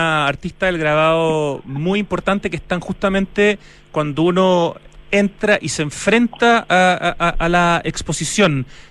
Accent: Santiago, Santiago Metropolitan Region, Chile; para los que somos santiaguinos y no conocemos

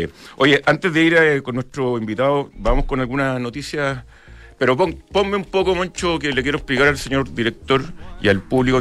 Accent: Chile; como chileno

